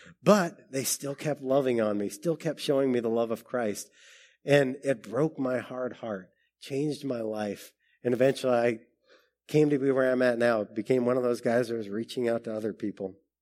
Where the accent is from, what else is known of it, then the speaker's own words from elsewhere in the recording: Alaska, United States; moved away as an adult; And I grew up in Alaska, went down to college in Idaho, didn't know anybody when I went to college, not a soul.